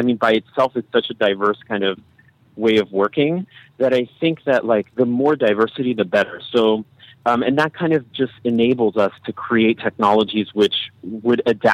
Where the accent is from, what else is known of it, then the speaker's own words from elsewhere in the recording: Berkeley, California, United States; maybe this is because I come from Berkeley and I'm like, a Californian